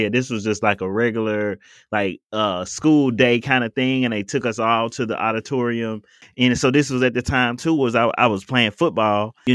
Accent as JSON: {"language": "English", "town": "Memphis", "region": "Tennessee", "country": "United States", "tie": "born or raised there", "said": "I'm growing up in North Memphis. You know, my neighborhood is declining and businesses are closing."}